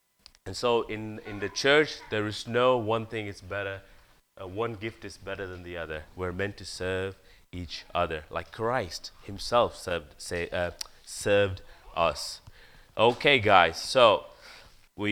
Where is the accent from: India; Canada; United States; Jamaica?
India; You know, growing up in India, you have all sort of religion.